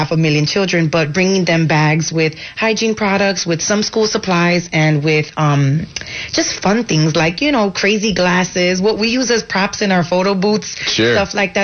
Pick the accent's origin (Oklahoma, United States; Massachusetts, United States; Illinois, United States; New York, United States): Illinois, United States; Chicago; I'm from Humble Park. I identify as an Afro-Boricua, right? So I'm like in the space between the Latinos and black, being black and being Latina.